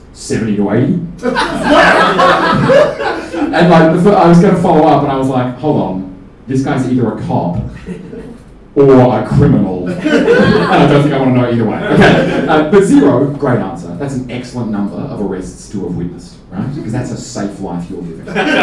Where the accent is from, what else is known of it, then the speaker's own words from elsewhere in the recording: Adelaide, South Australia, Australia; now in Melbourne, Australia; I am here from Adelaide. I've actually moved to Melbourne as of August last year. I grew up in Adelaide, moved to Melbourne.